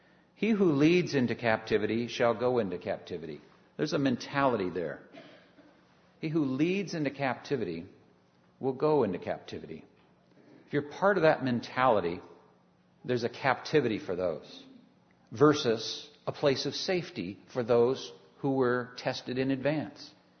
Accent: United States; born there; I know I'm happy I live here. I'm glad I was born here.

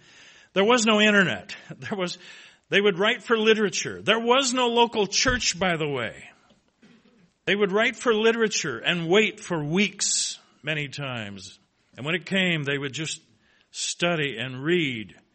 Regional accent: South Dakota, United States; Keep in mind, we're from South Dakota.

